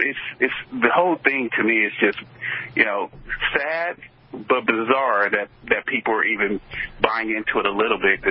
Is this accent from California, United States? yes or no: yes; California, United States; now in Texas, United States; You know, I came from California; they're not California Democrats